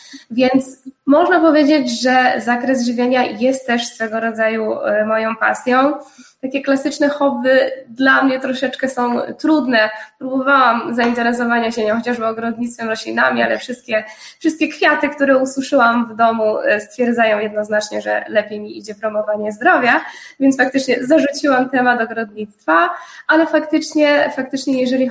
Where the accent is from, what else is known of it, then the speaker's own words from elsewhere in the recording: southern Poland, Poland; ja jestem z gór, więc tak naprawdę południe Polski to jest takie bardzo bliskie memu sercu. I może to nie jestem z tych gór popularnych typu Zakopane, ale bardziej jeżeli chodzi o Beskidy.